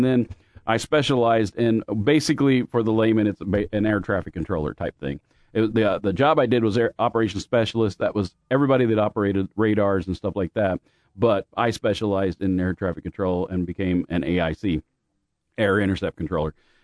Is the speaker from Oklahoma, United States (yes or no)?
yes; Oklahoma, United States; also born or lived in Louisiana / Alabama / Mississippi / Arkansas; well, I was born in Louisiana, raised mostly Oklahoma, I'd say, because that was our home base.